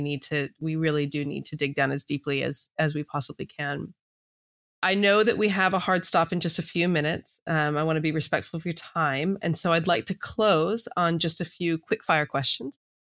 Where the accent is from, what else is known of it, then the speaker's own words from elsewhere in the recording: California, United States; Growing up in California, quite politically aware